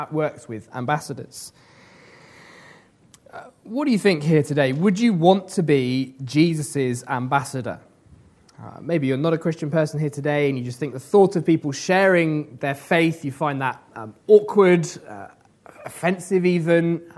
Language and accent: English; South West England, United Kingdom; I grew up in Wiltshire, I should say, and driving around Wiltshire